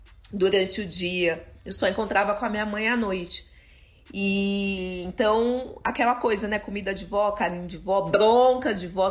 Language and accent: Portuguese; São Paulo, Brazil; eu sou da quebrada da Zona Norte, bairro do Limão, né? Onde eu passei grande parte, 32 anos da minha vida. E agora, atualmente, tô morando em Pirituba, que é praticamente ao lado, né? 10 minutinhos de casa.